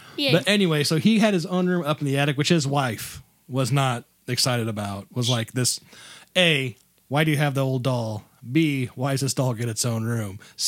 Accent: Midwest, United States; I am a dude from the Midwest who is about to pronounce Japanese names.

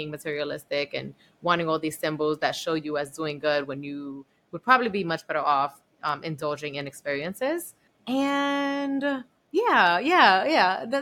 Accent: Bronx, New York, United States; You know, I'm like from the Bronx, and I went to Barnard, got a really good corporate America high paying job.

